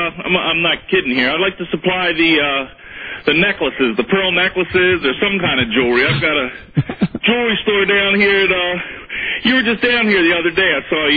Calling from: Ocean City, Maryland, United States; Dan, I'm calling from Ocean City.

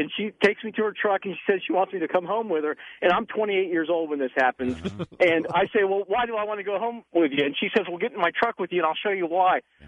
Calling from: Wichita, Kansas, United States; Wichita, Kansas.

